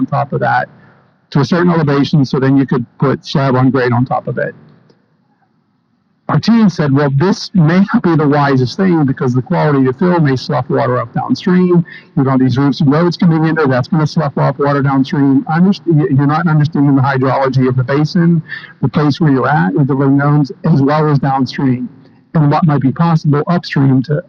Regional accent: United States; I'm an American, but I work for the Dutch.

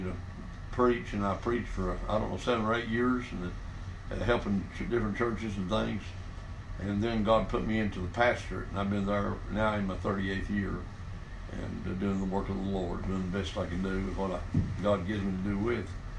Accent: Olive Hill, Kentucky, United States; I was born in Grand, Kentucky, down in East Kentucky, and down the mountains, and grew up down there, right outside of a little town called Olive Hill, Kentucky, but moved away from there after I got married

